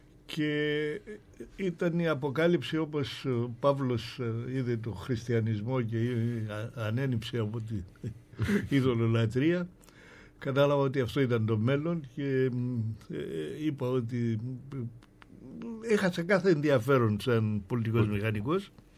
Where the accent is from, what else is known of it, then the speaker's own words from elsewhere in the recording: Nicosia, Nicosia District, Cyprus; moved away as an adult; also born or lived in Athens / London; γέννηθηκα στην Κύπρο, στη Λευκοσία. Τα πρώτα μου χρόνια τα πέρασα εκεί πέρα. Το 19 ήρθα στην Αθήνα για σπουδές στο Πολυτεχνείο